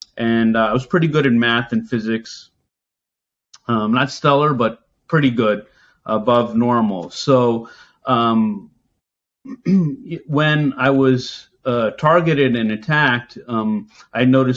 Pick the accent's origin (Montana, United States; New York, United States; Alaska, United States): New York, United States; also born or lived in Philadelphia; I was born in Philadelphia, grew up in upstate New York, went to Rensselaer Polytechnic Institute, which is an engineering school.